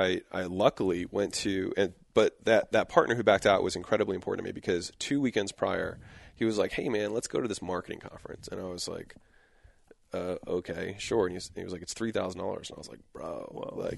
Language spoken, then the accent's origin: English; Baltimore, Maryland, United States; now in California, United States; I'm from Baltimore. And so I drove out on a whim basically to California.